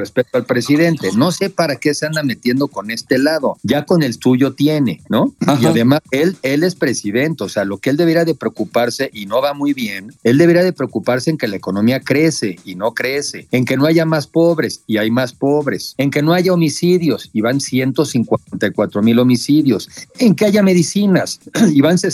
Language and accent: Spanish; Mexico; yo soy mexicano que cree francamente en la unidad.